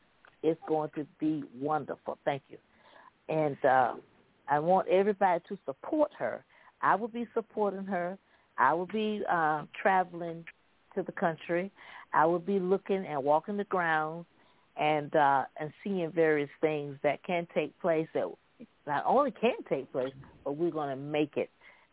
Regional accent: Fayetteville, North Carolina, United States; Fayetteville, North Carolina.

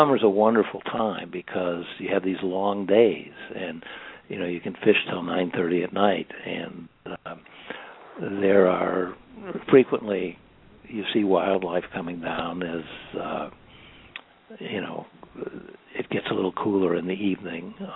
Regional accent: Chicago, Illinois, United States; a Jewish intellectual from an intellectual family growing up in Chicago, it's the wilderness and the idea of understanding it and being able to be comfortable in that world.

